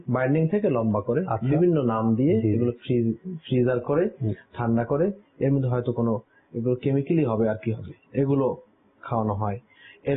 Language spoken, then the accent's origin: Bangla; Barisal, Barisal Division, Bangladesh; আমার বাড়ি যেহেতু বরিশাল, আমি ওই হিসাবে আপনাকে সদর ঘাটের কথাই একটু এক্সপিরিয়েন্স বলতে চাই।